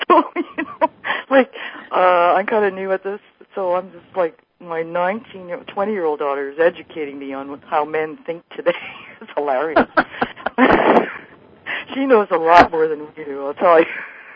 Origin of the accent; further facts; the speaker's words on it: Ottawa, Ontario, Canada; I'm from the East Coast, Ottawa, which is just in Ontario, just above Toronto.